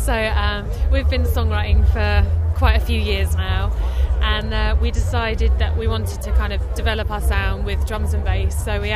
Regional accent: Diss, East of England, United Kingdom; Yeah, well, we're kind of based in Norwich. We come from Dis, three of us, and then one guy lives in Norwich, Matt, our bassist.

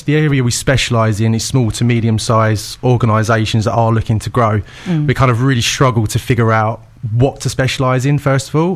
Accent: Billericay, East of England, United Kingdom; also born or lived in Brentwood; So, I'm from Billericay. Always been an Essex boy ever since I was born. Lived in Brentwood and Billericay pretty much my life. Always worked up in London in recruitment mainly.

